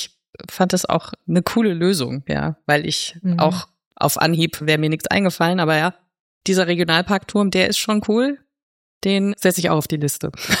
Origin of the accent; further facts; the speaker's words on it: Hesse, Germany; Als Hesse